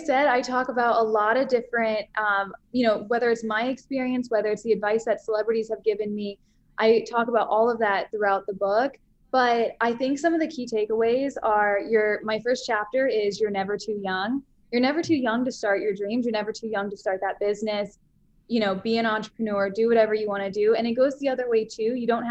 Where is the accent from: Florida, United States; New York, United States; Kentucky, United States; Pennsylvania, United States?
Florida, United States; Daytona Beach; because I'm from Daytona Beach, Florida